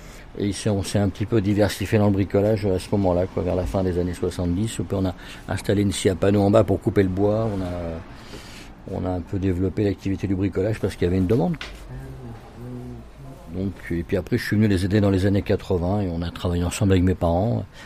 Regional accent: Paris, Île-de-France, France; quand j'étais petit, on allait au Buttes-Chaumont, on avait les Buttes-Chaumont à côté, on était heureux, on avait un grand parc pour jouer.

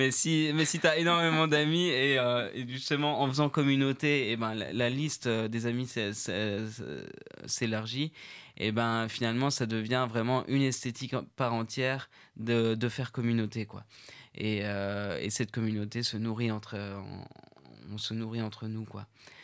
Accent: Paris, Île-de-France, France; on va me détester en tant que pur parisien centré.

